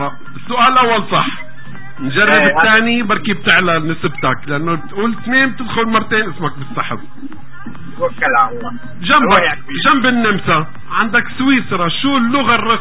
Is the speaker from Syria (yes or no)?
yes; Syria; نحن كلنا سوريين